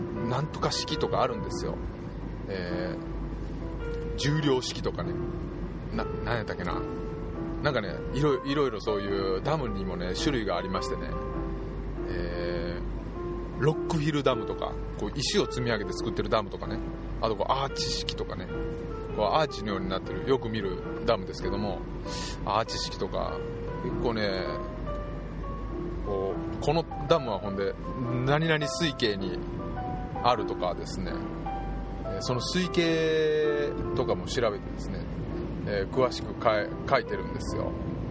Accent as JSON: {"language": "Japanese", "town": "Totsukawa", "region": "Nara", "country": "Japan", "tie": "born or raised there", "said": "うちの地元は奈良県十津川村なんですけども、1、2、3、ダムがですね4つあるんですよ。大きなダムですよ。発電ダムですね。"}